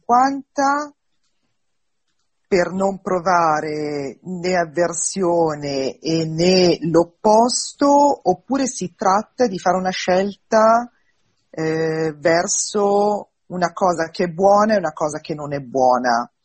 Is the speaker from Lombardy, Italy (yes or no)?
yes; Milan, Lombardy, Italy; io sono di Milano